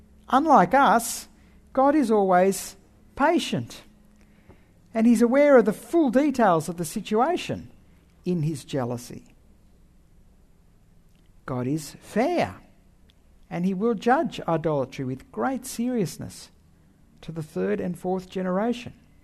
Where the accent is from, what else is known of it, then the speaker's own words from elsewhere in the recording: Papua New Guinea; I grew up in Papua New Guinea, where the people used to be mostly animistic.